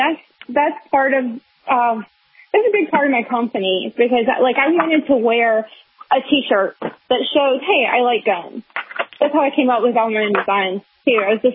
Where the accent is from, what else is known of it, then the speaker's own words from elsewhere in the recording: the South, United States; Well, I'm originally from the South, so I grew up around a lot of guns and a lot of hunting.